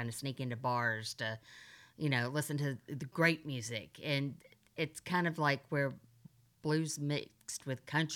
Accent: Memphis, Tennessee, United States; I love Memphis. I love the heritage of Memphis. I say I won't move back.

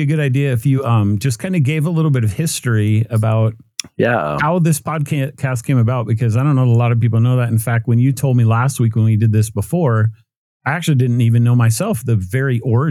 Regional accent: Gunbarrel, Colorado, United States; especially in crazy leftist Colorado, it'd be awesome to say we're from Gun Barrel.

